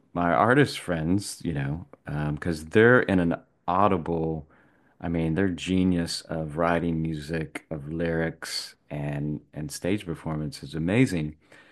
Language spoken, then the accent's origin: English; Nashville, Tennessee, United States; Like I said, I grew up in Nashville, and naturally my friends were musicians